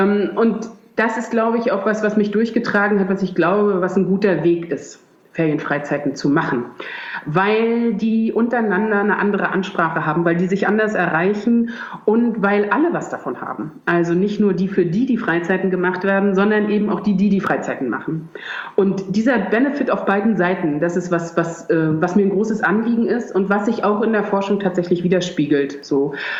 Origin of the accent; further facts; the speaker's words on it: Germany; born there; ich bin tatsächlich gebürtig aus dem Ostteil